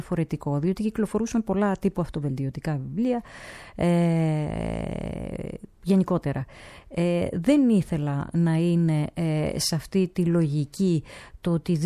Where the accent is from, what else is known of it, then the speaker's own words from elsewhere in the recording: Greece; Λοιπόν, μα και εμείς ως Έλληνες, η θέση μας είναι ανά πάσα στιγμή με αυτά που γίνονται με τον Τούρκο απέναντι.